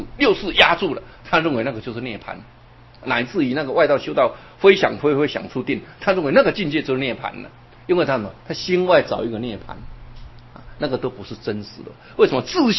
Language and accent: Chinese; Taiwan; 你看，像我们台湾人都假活佛